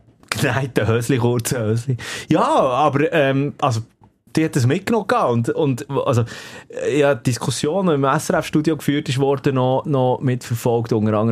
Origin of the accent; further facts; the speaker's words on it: Bern, Switzerland; Genau, es ist an meinem Heimatort, also dort, wo ich aufgewachsen bin.